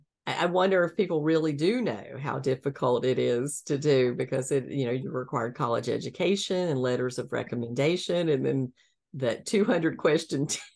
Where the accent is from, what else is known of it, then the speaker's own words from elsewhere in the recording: the South, United States; So I know you're from Michigan, but I'm from the South. Just do not do snow.